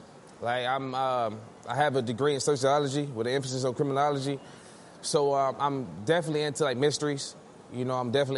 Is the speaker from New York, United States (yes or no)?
no; Waukegan, Illinois, United States; I'm from Waukegan, Illinois. 6'2", defensive back for New England Patriots.